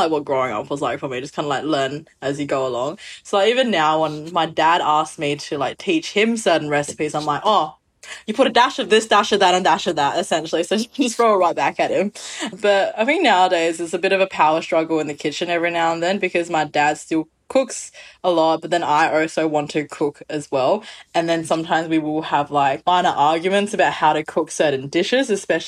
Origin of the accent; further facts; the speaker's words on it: Wuxi, Jiangsu, China; I grew up with a Wuxi cuisine, which is my hometown is, so my cooking style is quite similar